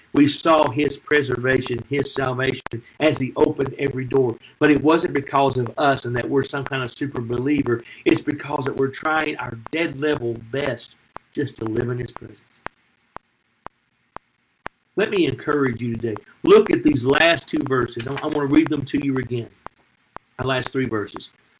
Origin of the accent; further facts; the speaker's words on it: Tennessee, United States; I read a story about … in my home state of Tennessee